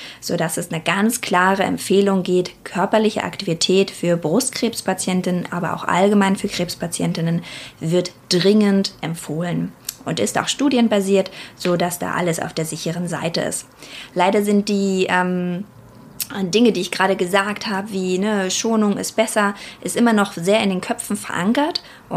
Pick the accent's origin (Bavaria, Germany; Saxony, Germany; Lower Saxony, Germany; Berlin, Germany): Berlin, Germany; now in Rhineland, Germany; Ich bin eigentlich eine Berliner Göre, die es ins Rheinland verschlagen hat.